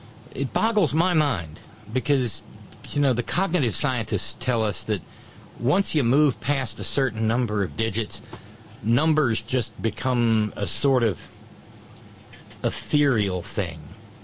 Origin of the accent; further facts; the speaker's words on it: Alabama, United States; I go down to where I grew up in Alabama, which I will do next week.